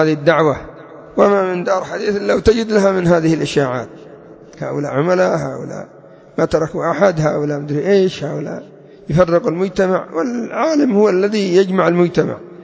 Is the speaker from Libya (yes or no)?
no; Yemen; وعندنا في اليمن